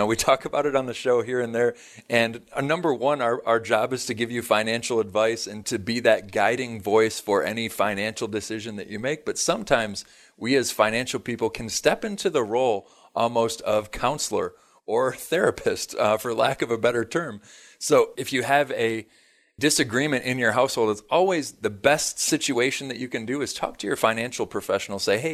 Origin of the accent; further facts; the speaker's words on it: Michigan, United States; now in Southwest Florida, United States; I'm from Michigan. So for us down here in Southwest Florida, snow is a very distant memory